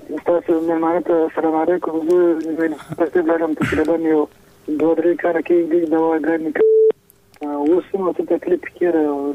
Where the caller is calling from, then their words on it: Paktika, Afghanistan; پکتیکا ولا جنشد لسانی خبر کوم